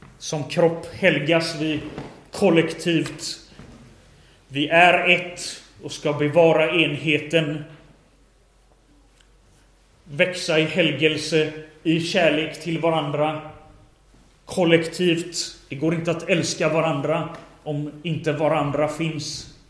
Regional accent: Sweden; born there; Jag föddes som medlem i svenska kyrkan. Bara för att jag var född i Sverige så var jag kristen och född i svenska kyrkan.

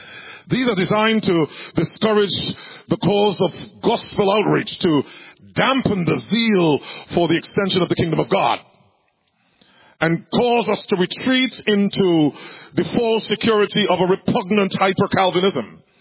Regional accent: Antigua & Barbuda; I'm from the Twill Island nation of Antigua and Barbuda in the Eastern Caribbean.

